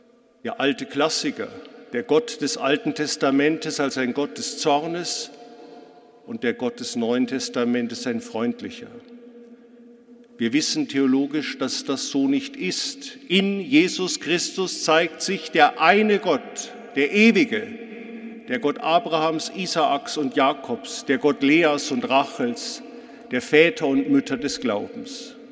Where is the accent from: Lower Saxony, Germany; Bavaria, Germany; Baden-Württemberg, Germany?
Bavaria, Germany; Munich; born there; Ich bin hier in München geboren, das klang an, und wurde ganz in der Nähe am Sendinger Torplatz in St. Matthäus im evangelisch-lutherischen Ritus getauft, bin in einem protestantischen Elternhaus aufgewachsen